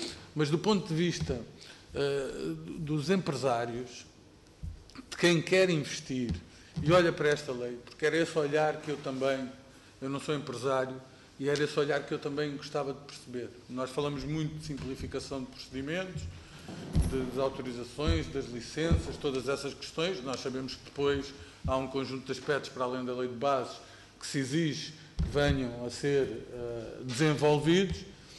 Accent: Algarve, Portugal; Sou do Algarve.

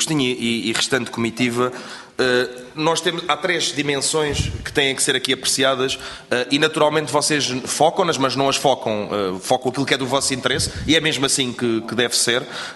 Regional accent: Barreiro, Setúbal, Portugal; Eu sou do Barreiro, e até vivo ali naquela zona

